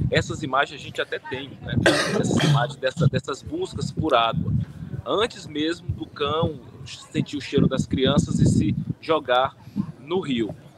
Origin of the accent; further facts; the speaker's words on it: Maranhão, Brazil; Por exemplo, eu sou aqui do Maranhão.